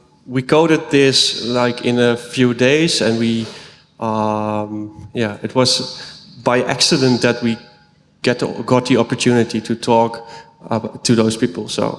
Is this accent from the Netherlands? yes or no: yes; Netherlands; English is a second language; I'm from the Netherlands, as you might have spotted.